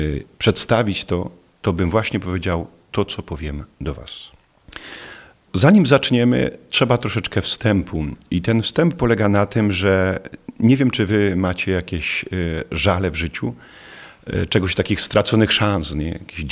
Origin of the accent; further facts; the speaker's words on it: Mizerna, Lesser Poland, Poland; Pochodzę z wioski Mizerna, na Podhalu, kościół mieliśmy w Maniowach.